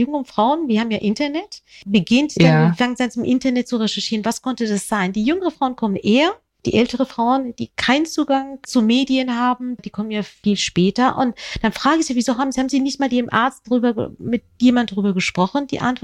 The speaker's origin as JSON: {"language": "German", "region": "Hamburg", "country": "Germany", "said": "ich komme ja aus Hamburg"}